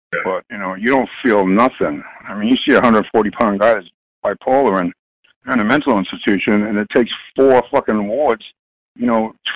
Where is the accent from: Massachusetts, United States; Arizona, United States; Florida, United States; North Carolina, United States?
Massachusetts, United States; Boston; I grew up in Boston, and it's one of the worst places in the country.